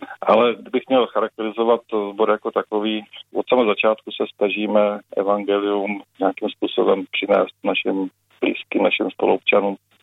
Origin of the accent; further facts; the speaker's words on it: Trutnov, Hradec Králové Region, Czechia; protože pro mě jako rodilého Trutnováka to vlastně nedává smysl rozlišovat. Pro mě je Trutnov prostě moje rodiště.